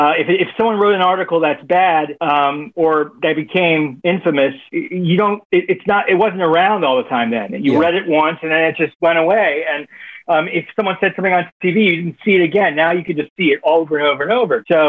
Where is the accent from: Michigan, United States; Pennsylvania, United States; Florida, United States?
Florida, United States; Miami; North Miami Beach, Aventura area. I went to North Miami Beach High School.